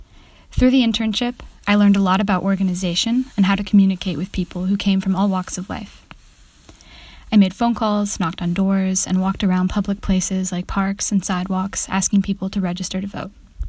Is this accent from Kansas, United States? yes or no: no; Grand Rapids, Michigan, United States; She had moved from Chicago, Illinois, to my hometown of Grand Rapids, Michigan for the summer and fall